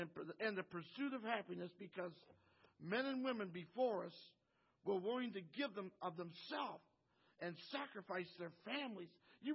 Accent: United States; And it's great to be an American. I love being American.

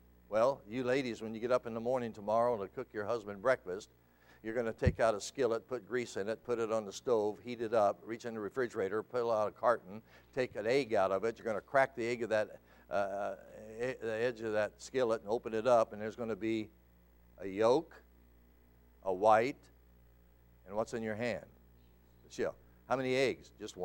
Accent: Colorado, United States; I was raised in Colorado.

